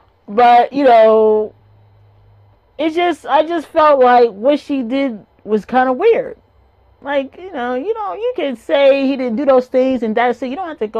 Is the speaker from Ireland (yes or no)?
no; Philadelphia, Pennsylvania, United States; Yeah, I'm from Philly.